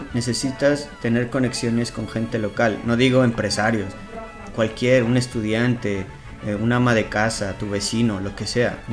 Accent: Mexico; Eso para mí como mexicano dije, wow, está bien, es algo que en México yo acostumbro a hacer

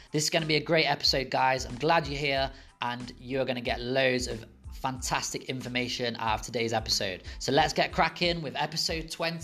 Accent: Nottingham, East Midlands, United Kingdom; She lectures right here in my hometown of Nottingham in the United Kingdom at Nottingham Trent University

